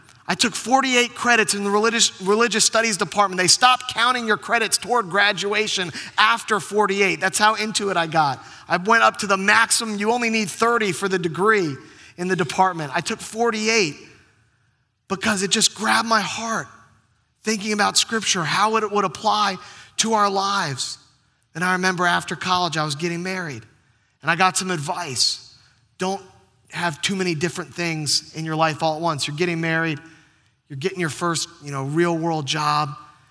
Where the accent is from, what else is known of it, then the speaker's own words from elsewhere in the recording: Virginia Beach, Virginia, United States; the church that I grew up in down in Virginia Beach.